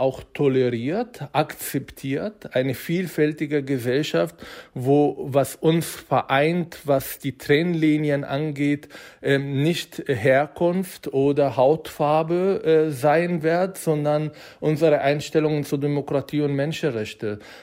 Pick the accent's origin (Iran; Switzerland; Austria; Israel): Israel; now in Germany; woher ich komme, wie ich aufgewachsen bin, was ich so in meiner Kindheit erlebt habe, wie war es in Israel, wie war es als Araber in Israel groß zu werden